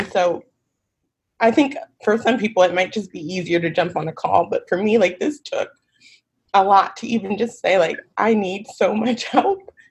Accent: Nashville, Tennessee, United States; now in California, United States; because I moved to California from Nashville about 2 years ago. So I had never been away from, like, my hometown other than college.

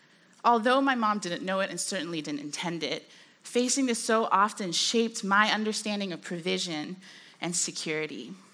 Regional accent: Hong Kong; But one of the dynamics of growing up in Hong Kong was that a lot of my friends were wealthy.

